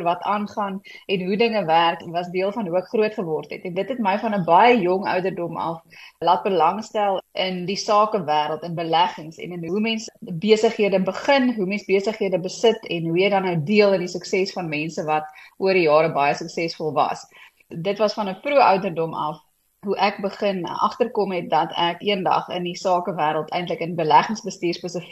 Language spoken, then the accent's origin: Afrikaans; Johannesburg, Gauteng, South Africa; also born or lived in Pretoria; Ek was in Johannesburg op skool gewees. Ek was gebore in Pretoria en toe het ons van 2-jarige ouderdom af in Johannesburg gewoon en ek het altyd gevoel dit is 'n groot voorreg om in Johannesburg groot te kon word.